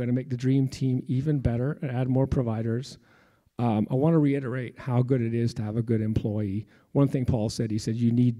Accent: Scotland, United Kingdom; I'm not from here. I'm from Scotland. That's a picture of me as a little boy. Born and raised

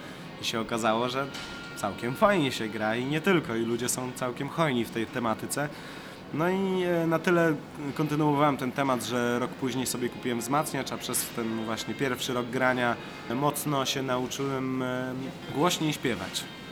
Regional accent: Łomża, Podlaskie Voivodeship, Poland; moved away as an adult; now in Tricity, Poland; jak się przeprowadziłem do Trójmiasta z Łomży, zacząłem studiować ekonomię

